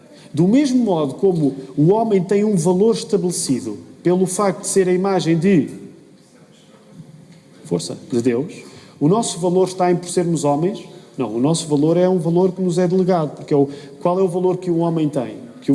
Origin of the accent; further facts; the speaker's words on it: Portugal; born there; nós que nascemos em Portugal, é bom ter nascido em Portugal e dizer assim: eu gosto de ser português